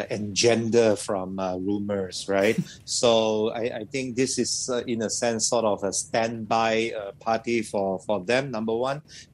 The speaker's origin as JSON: {"language": "English", "region": "Sabah", "country": "Malaysia", "said": "I'm from Sabah"}